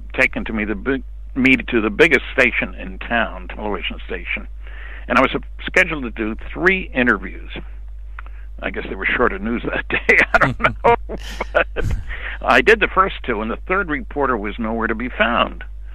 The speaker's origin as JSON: {"language": "English", "region": "New Jersey", "country": "United States", "tie": "born or raised there", "said": "The contrast here to me, I grew up in New Jersey."}